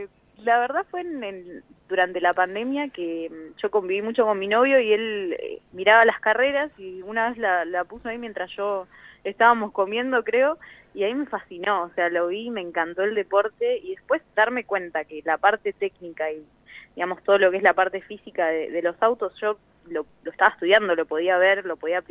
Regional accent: La Plata, Buenos Aires Province, Argentina; Sí, sí, soy de acá de La Plata.

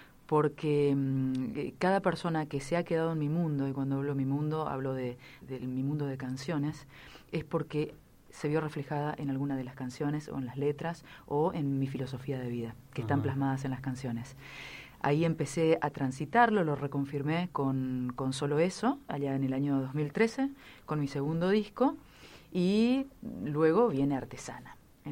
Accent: Corrientes, Argentina; la raíz folclórica está porque soy de ahí, soy correntina, me crié a la vera del río Corrientes y del Paraná

